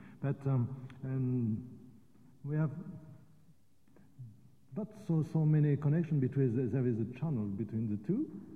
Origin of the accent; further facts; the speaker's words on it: Normandy, France; English is a second language; I'm not Briton, I come from Normandy, so I can speak about my colleagues from Brittany.